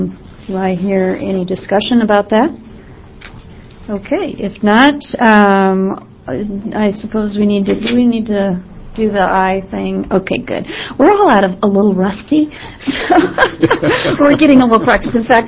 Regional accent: Eugene, Oregon, United States; Yes, and actually I'm from Eugene

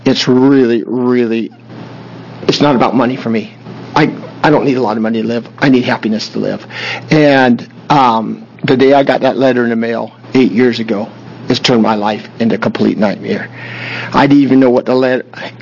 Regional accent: Roseburg, Oregon, United States; Mr. Chairman and members … I'm a rancher from Roseburg, Oregon.

